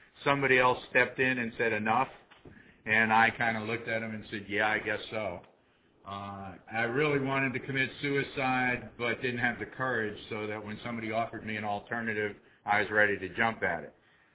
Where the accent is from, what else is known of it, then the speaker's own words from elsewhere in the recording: Orlando, Florida, United States; I'm an addict from Orlando.